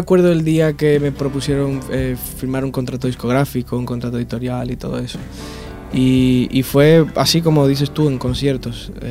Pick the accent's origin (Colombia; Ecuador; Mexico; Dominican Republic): Dominican Republic; also born or lived in United States; Bueno, yo soy dominicano, me nací allí, me crié allí en la infancia y todo eso la pasé allí, pero luego viví en Estados Unidos también un tiempo.